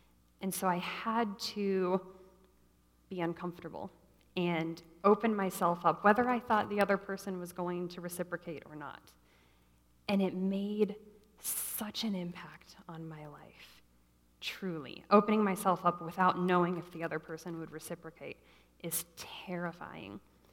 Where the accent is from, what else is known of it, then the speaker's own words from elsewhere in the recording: Midwest, United States; I'm from the Midwest. People here are very friendly.